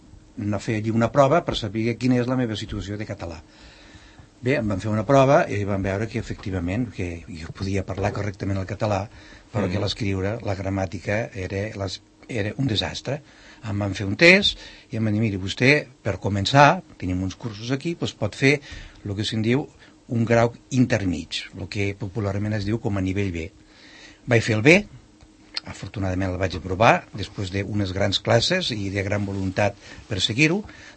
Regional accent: Catalonia, Spain; Jo fa 3 anys que em vaig jubilar i encara que sóc català, no sabia escriure català. Tota la meva vida professional s'ha fet en castellà

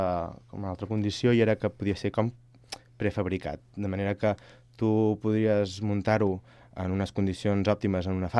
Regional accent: Berga, Catalonia, Spain; nosaltres som de la Catalunya Central, jo soc de Berga

